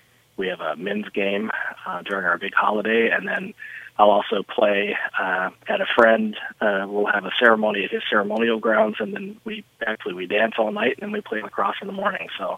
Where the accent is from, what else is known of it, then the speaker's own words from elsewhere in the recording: Oklahoma, United States; I'm Cherokee from Oklahoma.